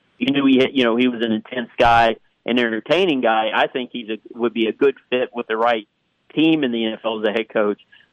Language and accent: English; Mississippi, United States; I grew up in Mississippi, but been to Michigan, other places.